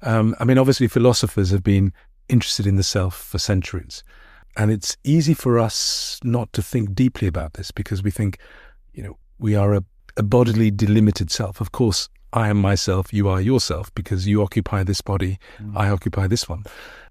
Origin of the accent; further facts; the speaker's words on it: Birmingham, West Midlands, United Kingdom; also born or lived in Bangladesh; I'm someone born originally in Bangladesh. I grew up in Birmingham.